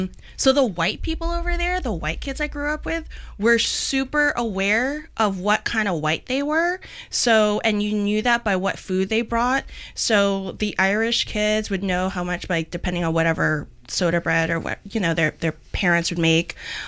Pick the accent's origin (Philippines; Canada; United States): Philippines; like I could be really proud of being Filipino, but we weren't better, or it didn't come at the expense of somebody else.